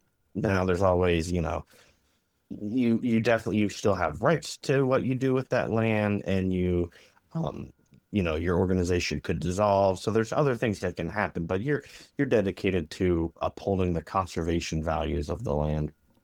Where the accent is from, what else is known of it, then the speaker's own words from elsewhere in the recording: Pennsylvania, United States; So when I grew up, I grew up in Southeast Pennsylvania in Amish country, and I had not heard of a land trust until I was in my first job out of college.